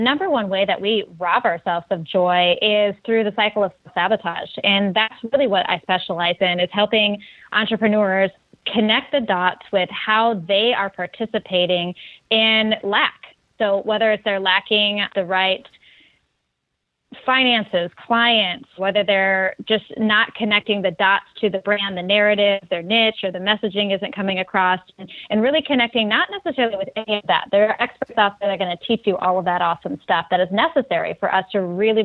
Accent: Michigan, United States; I grew up in Michigan.

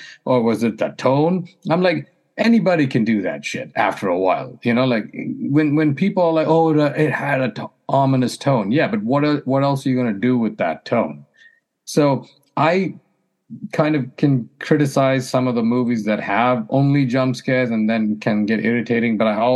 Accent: India; maybe it's growing up in India or whatever.

